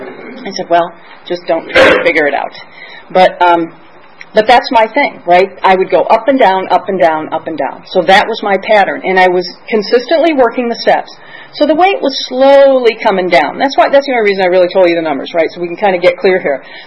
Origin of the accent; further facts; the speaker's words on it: Michigan, United States; because I'm from Michigan, and so we were largely influenced by Dr. Bob.